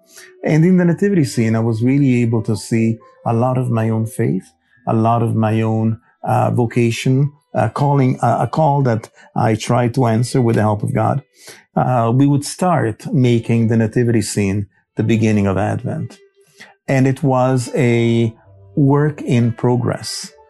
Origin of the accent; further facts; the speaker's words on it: Italy; I rely a lot on what I learned as a child back in Italy, in my hometown.